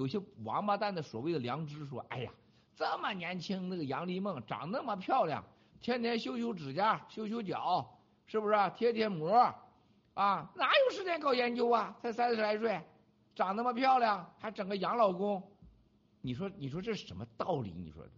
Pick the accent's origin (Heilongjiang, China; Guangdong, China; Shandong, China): Shandong, China; 用我们山东老家说